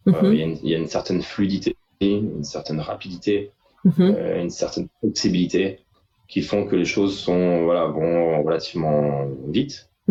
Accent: south of France, France; also born or lived in Paris; Je suis français d'origine, né à Paris, relocalisé dans le sud de la France, donc étant jeune, et puis j'ai fait mes études à l'étranger.

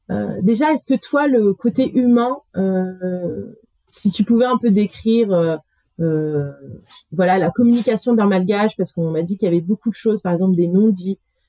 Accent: Madagascar; now in Spain; maintenant j'habite en Espagne, Madagascar ils connaissent pas, ils me disent tout le temps que je viens de l'Inde.

